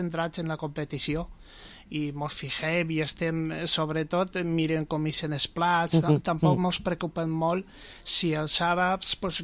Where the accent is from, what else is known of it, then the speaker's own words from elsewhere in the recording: Vila-real, Valencian Community, Spain; amb molta satisfacció i sobretot molt d'orgull del meu poble